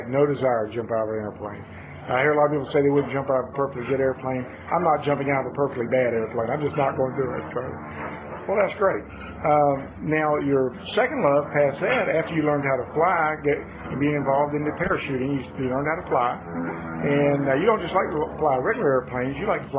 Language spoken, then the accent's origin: English; the South, United States; accent: southern; I know that everybody understands my southern accent